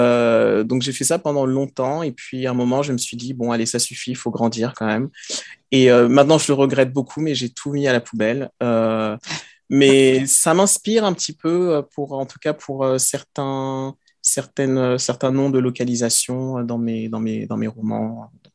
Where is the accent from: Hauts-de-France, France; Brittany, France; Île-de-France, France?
Île-de-France, France; Paris; also born or lived in Abidjan, Côte d'Ivoire; je suis né à Abidjan, en Côte d'Ivoire. Donc, il y a oula, 38 ans au moins. Et donc, j'habite à Paris depuis l'âge de 5 ans. Donc, j'ai fait toute ma scolarité ici.